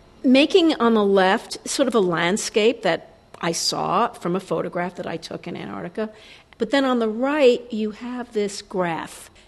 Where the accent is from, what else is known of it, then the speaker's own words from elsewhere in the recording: Brooklyn, New York, United States; I'm a girl from Brooklyn, so I don't want to paint asphalt.